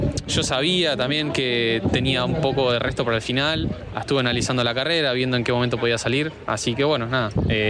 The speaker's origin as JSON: {"language": "Spanish", "town": "Mar del Plata", "region": "Buenos Aires Province", "country": "Argentina", "said": "yo creo que nosotros que somos acá de Mar del jugamos con un viento a favor"}